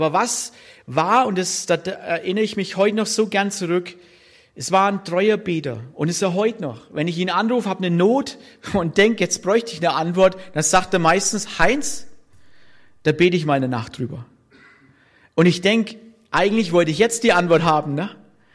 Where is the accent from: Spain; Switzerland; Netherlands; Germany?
Germany; Bavaria; ich bin ein Franke, deswegen sage ich beten.